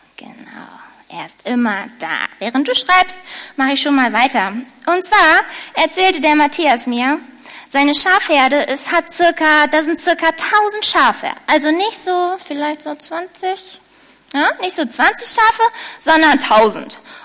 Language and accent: German; Lower Saxony, Germany; Bei uns in der Heide, wo ich herkomme, da gibt es nämlich Wölfe.